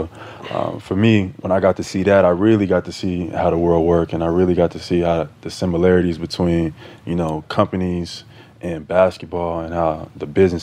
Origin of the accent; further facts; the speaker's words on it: Atlanta, Georgia, United States; I'm from Atlanta, so you know.